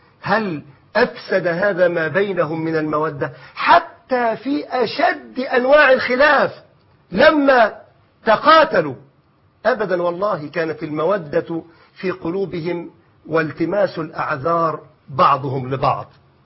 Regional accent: Egypt; أقول لك مثلا عندنا في مصر جماعة أنصار السنة

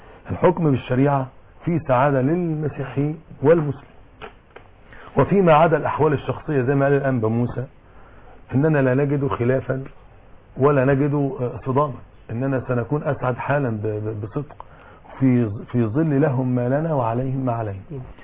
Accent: Egypt; الكنيسة عندنا في مصر مختلفة عن الكنيسة الغربية

